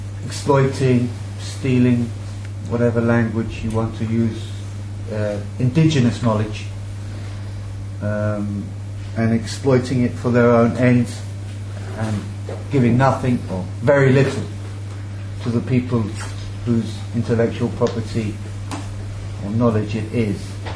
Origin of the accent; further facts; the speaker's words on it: South Africa; I'm from South Africa.